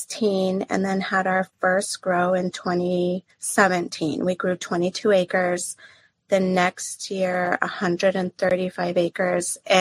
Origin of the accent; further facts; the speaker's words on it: Boulder, Colorado, United States; moved away as an adult; now in New York City, United States; I'm from Boulder, Colorado, and just always love cannabis. I'm a mom of three and have been in Colorado my whole life. So it's really been exciting to move to New York City, downtown Manhattan, 2 years ago